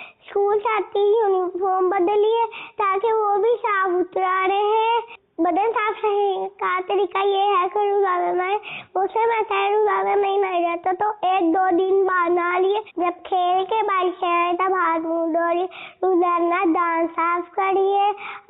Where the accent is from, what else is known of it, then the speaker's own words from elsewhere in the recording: Faisalabad, Punjab, Pakistan; میرا تعلق فیصل آباد سے ہے.